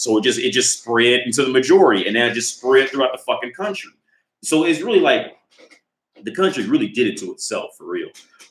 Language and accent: English; United States; So I'm from America.